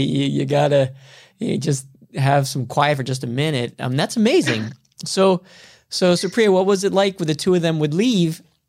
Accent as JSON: {"language": "English", "town": "Cleveland", "region": "Ohio", "country": "United States", "lives_now": "Miami, United States", "said": "Actually, I'm from Cleveland, Ohio, and that's where he was going to go because I'm in Miami now."}